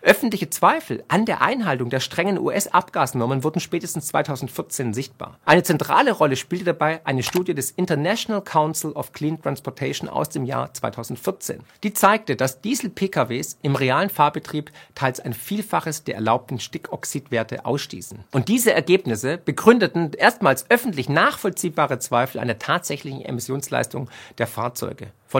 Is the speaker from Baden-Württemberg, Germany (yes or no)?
yes; Baden-Württemberg, Germany; accent: Swabian; ich bin Schwabe. Hier, jetzt aktuell, bin ich in Schondorf, in der Geburtsstadt von Gottlieb Daimler, dem Gründer von Mercedes-Benz.